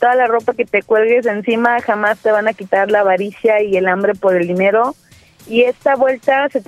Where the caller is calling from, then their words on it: San Luis Potosí, Mexico; Desde San Luis Potosí.